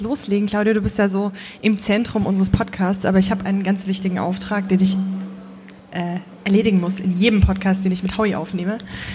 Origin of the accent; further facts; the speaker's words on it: Munich, Bavaria, Germany; Also als Trinkhalle, als Bayerin, als Münchnerin würde ich jetzt sagen